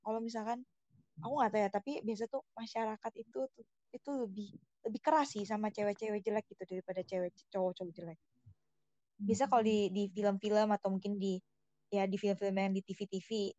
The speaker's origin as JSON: {"language": "Indonesian", "region": "Jakarta", "country": "Indonesia", "said": "Oh enggak, aku orang Jakarta."}